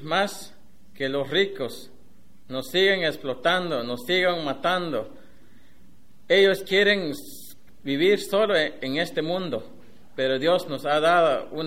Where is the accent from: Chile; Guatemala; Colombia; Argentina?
Guatemala; vengo de Guatemala.